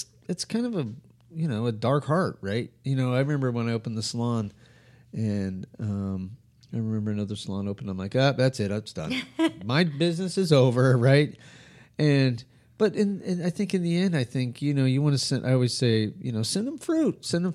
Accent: Albuquerque, New Mexico, United States; I mean, when I was growing up in Albuquerque, it was always a friend, you know, always had bands, friends in bands.

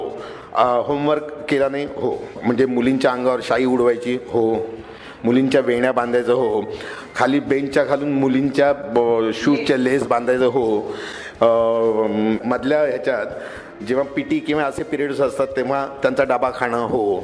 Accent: Mumbai, Maharashtra, India; माझा जन्म मुंबईतला भायखळा येथे झाला, त्यामुळे मी जन्मापासून मुंबईतच वाढलो।

